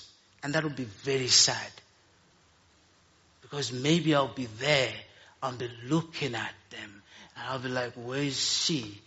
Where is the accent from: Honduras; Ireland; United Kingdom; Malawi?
Malawi; English is a second language; I'm from Malawi, but my complexion, people say I'm a Zulu.